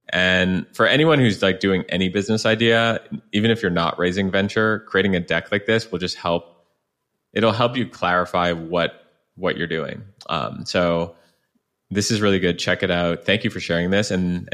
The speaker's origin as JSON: {"language": "English", "country": "Canada", "lives_now": "San Francisco, United States", "said": "I'm Canadian. When I first came out to San Francisco"}